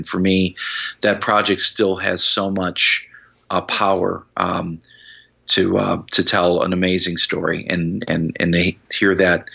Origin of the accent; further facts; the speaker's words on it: Illinois, United States; I'm from Chicagoland originally, and so I kind of have the same kind of Midwest roots.